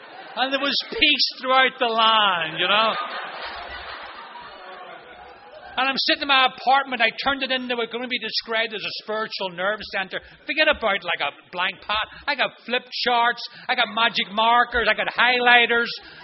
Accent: Ireland; because I'm Irish and stoic, and I didn't want to tell anybody anything

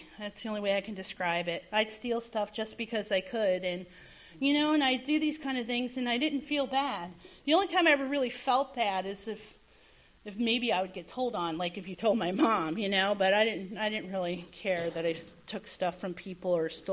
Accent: New Jersey, United States; born there; And I was born in New Jersey. I came from a family that drank hard, and they played hard, worked hard, you know, played hard.

